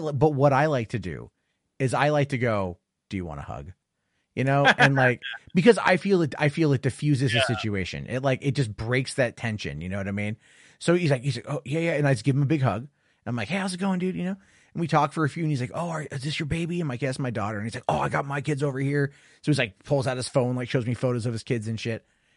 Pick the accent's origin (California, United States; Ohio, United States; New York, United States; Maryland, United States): California, United States; San Diego; Because the thing is, like, I'm from San Diego. I lived there for 15 years.